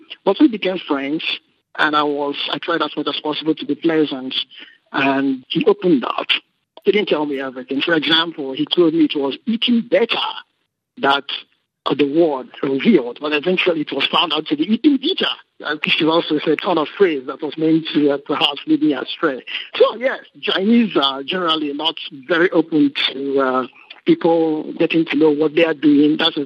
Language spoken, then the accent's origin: English; Nigeria; now in Senegal; But as a Nigerian living in Senegal, I'm able to appreciate Nigeria's differences